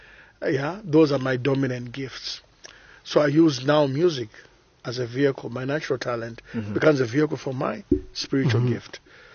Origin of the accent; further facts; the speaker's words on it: Zambia; born there; I was born in Zambia, naturally, 1970. … told me that right from the birth I was singing.